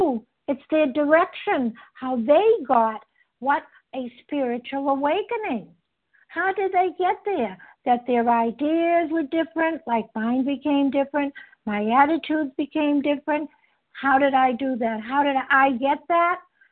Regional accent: Massachusetts, United States; I'm from Massachusetts

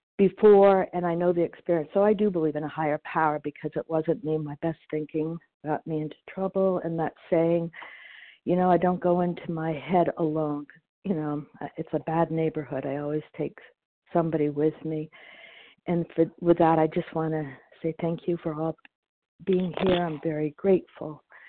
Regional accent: New Hampshire, United States; from New Hampshire.

